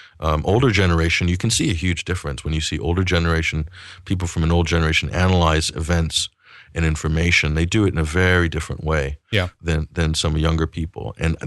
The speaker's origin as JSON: {"language": "English", "country": "United States", "said": "I'm an American. I'm very proud of my country and proud of its history and love its people, love the land, love the culture."}